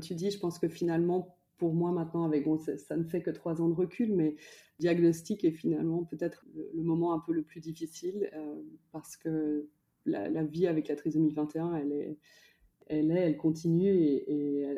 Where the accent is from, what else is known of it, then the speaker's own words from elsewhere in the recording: France; also born or lived in United States; now in New York, United States; je suis belge d'origine, née aux États-Unis et ayant grandi en France. J'habite depuis 13 ans maintenant à New York avec mon mari qui est péruvien.